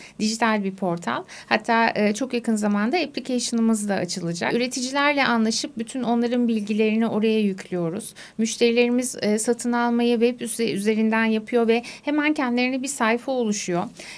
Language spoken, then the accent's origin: Turkish; Hemşin, Rize, Turkey; Ben hemşinliyim de aslen.